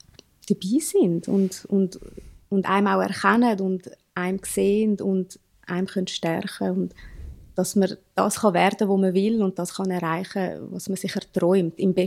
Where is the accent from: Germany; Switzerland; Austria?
Switzerland; Zurich; ich komme aus Zürich. Ich bin Mami von zwei Kindern und ich bin Lehrerin.